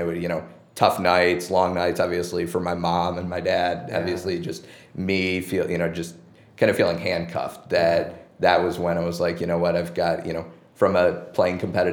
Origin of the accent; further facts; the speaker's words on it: Detroit, Michigan, United States; I grew up playing ice hockey. That was really my bread and butter growing up in Detroit.